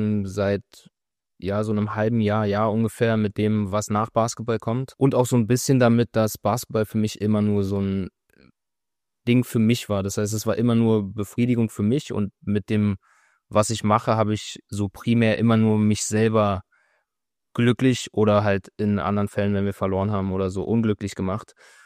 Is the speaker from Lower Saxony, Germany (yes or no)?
no; Berlin, Germany; Ich bin auch aus Berlin.